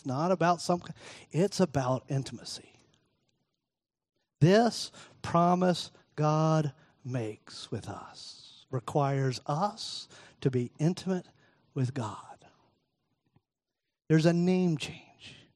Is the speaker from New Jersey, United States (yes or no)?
no; Florida, United States; And I'm from Florida. Still not sure what to do with that.